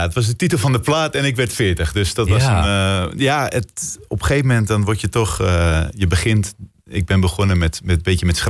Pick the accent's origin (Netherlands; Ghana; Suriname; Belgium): Netherlands; Hoorn, North Holland; now in Amsterdam, Netherlands; Ik ben gewoon een Horinees. Dat is iemand die geboren en getogen in Horen is.